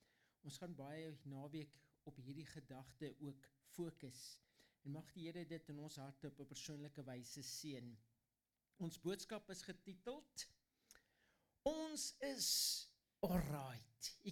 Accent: Machadodorp, Mpumalanga, South Africa; En ek is amper hier groot geword, hier naby. Julle ken Misharudorp? Swan Horse Town en die perd het gevrek dorpie. Dis waar ek vandaan kom. Ek het daar groot geword.

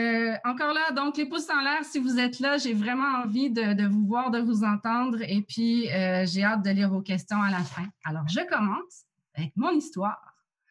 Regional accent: Montreal, Quebec, Canada; Alors, moi, je suis de Montréal, au Canada.

